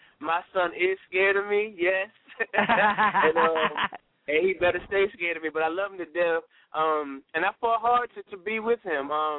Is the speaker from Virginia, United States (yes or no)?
yes; Richmond, Virginia, United States; I'm going to bring it to my hometown, Richmond